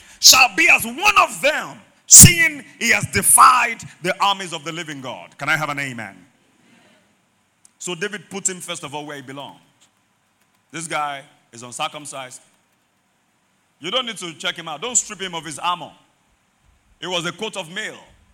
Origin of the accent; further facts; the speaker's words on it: Mokola, Oyo, Nigeria; That was how we grew up in Mokola. We were trained to fight.